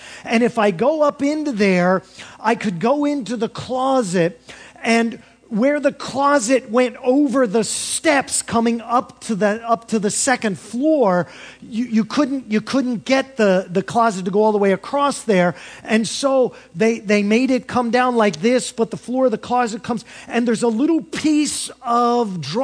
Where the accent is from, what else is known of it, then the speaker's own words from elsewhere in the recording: Delaware, United States; born there; I was born in Delaware, see?